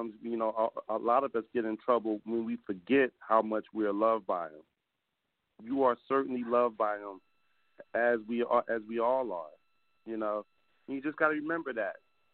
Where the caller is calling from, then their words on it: Philadelphia, Pennsylvania, United States; I'm calling out of Philadelphia